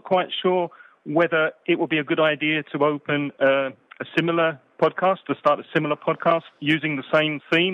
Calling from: Valencia, Valencian Community, Spain; I'm calling from Valencia in Spain.

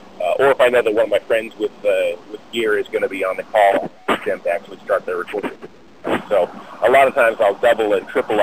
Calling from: Wasilla, Alaska, United States; On this, I'm driving from Wasilla, Alaska, into Anchorage, Alaska.

